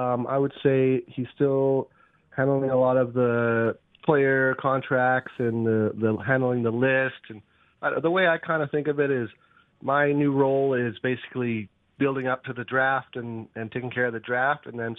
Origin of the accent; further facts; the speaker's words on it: Calgary, Alberta, Canada; I grew up in Calgary. Two kind of cool things that really built my love for hockey is, one, I lived on a road called Bowness Road in northwest Calgary, and it was just a regular suburb road